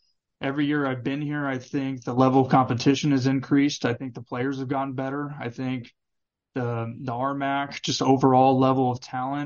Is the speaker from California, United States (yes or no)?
no; Las Vegas, Nevada, United States; And so I think the biggest thing just growing up in Vegas and just the baseball, I think it's very competitive.